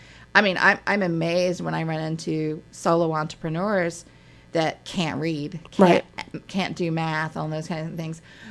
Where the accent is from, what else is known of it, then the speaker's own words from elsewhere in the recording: West Virginia, United States; I grew up in West Virginia, and everyone thinks, well, you know, bad schools, you know, poor.